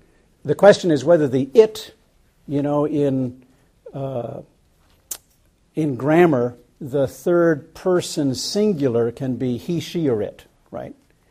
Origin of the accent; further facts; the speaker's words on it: New England, United States; now, Kathy and I Kathy and I grew up in New England